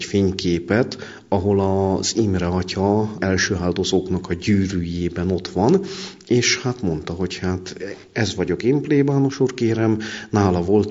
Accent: Vajszló, Baranya, Hungary; az én szülőfalumban. Az általános iskolai tanulmányokat ott végeztem Vajszlón.

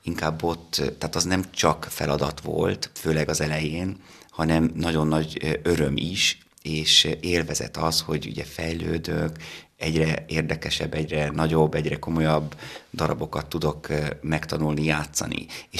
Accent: Vác, Pest, Hungary; also born or lived in abroad; Ugye Vácot születtem, tehát ezt nehéz megváltoztatni, és ezért alapvetően egyfajta kötődésem van Váchoz. A későbbiekben pedig, ugye nagyon sokat éltem külföldön, úgy döntöttem, immár szabad akaratomból, hogy Vácot fogok élni is.

